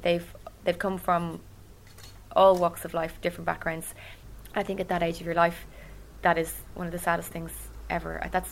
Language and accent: English; Dublin, Leinster, Ireland; Yes, I studied acting here in Dublin, my hometown, in Trinity College, just around the corner, in a beautiful, beautiful university.